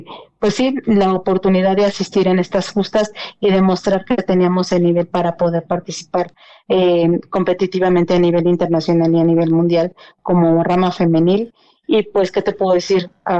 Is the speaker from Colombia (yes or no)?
no; Mexico; Como clásicos mexicanos, no me preguntaron